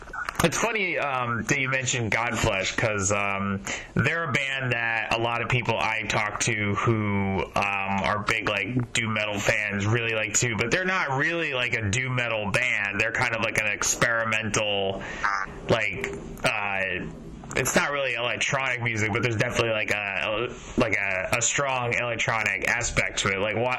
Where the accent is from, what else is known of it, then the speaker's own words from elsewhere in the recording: New Jersey, United States; And I'm from New Jersey, where we are purportedly the worst drivers in the world, so...